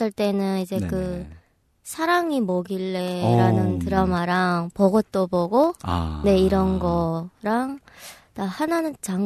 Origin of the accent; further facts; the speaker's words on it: Onsong, North Hamgyong, North Korea; moved away as an adult; now in South Korea; 저는 함경북도 언성군 삼봉구에서 살았고요. 네. 네, 거기서 이제 태어나서 쭉 살았습니다.